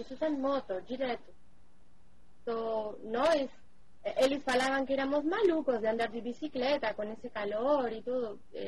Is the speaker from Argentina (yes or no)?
yes; Ushuaia, Tierra del Fuego, Argentina; Portuguese is a second language; moved away as an adult; Fui embora, eu sou de Ushuaia, eu sou nasci lá E trabalhei lá e tudo bem, mas aí ficou pequeno.